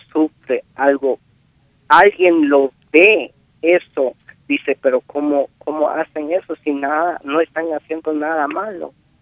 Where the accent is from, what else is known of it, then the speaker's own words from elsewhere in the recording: Guatemala; moved away; Yo llegué en el 2004 en este país. Y la naturaleza mía, maya